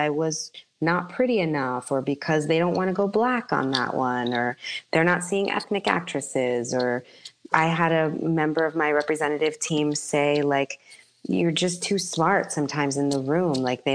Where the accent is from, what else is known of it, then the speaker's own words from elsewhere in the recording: Bronx, New York, United States; you know, I'm from the Bronx.